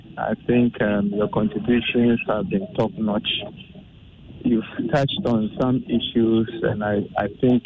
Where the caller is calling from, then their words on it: Tema, Greater Accra, Ghana; I'm calling from Tema.